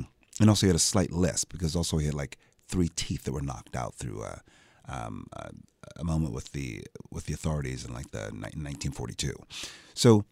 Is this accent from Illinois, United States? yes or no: no; Philadelphia, Pennsylvania, United States; I'm from Philadelphia. I'm like, I know how we speak.